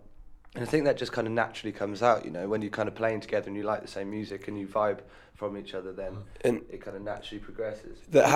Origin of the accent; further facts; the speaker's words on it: London, United Kingdom; we come from London, and that was just so intensely busy and fast paced